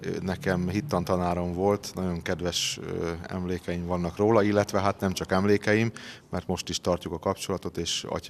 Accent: Vaszar, Veszprém County, Hungary; Szomszédos faluban, Vaszaron lakom, ott is születtem, és ott élek most is a családommal.

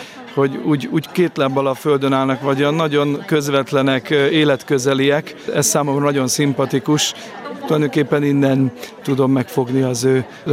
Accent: Szabolcs-Szatmár-Bereg, Hungary; also born or lived in Budapest; mert Szabolcsinak vallom magam, de születésileg budapesti vagyok, és jól eligazodom a városban, és a szórványban is

